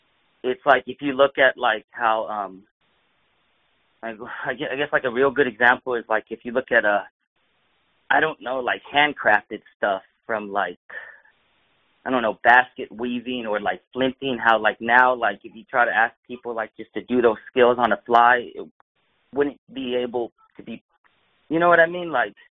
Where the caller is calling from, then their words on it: Texas, United States; Hey, Fakeologist. … from Texas.